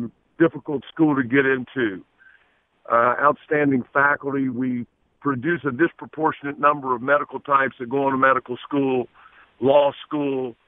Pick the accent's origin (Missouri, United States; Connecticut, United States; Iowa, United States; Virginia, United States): Virginia, United States; I grew up in Southwest Virginia, and we were all humongous North Carolina fans.